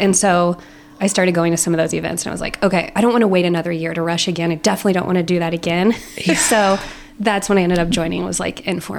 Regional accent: Illinois, United States; I'm from Illinois, like Central Illinois.

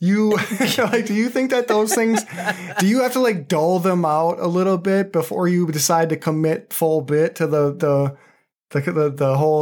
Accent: United States; and I'm an American. I only know how to read them in the Super Bowl.

